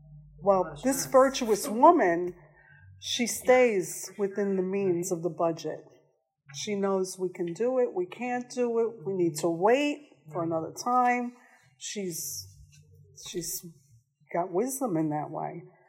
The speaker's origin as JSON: {"language": "English", "region": "New York", "country": "United States", "said": "you know, I'm a New Yorker. I'm Hispanic. And we're gruff."}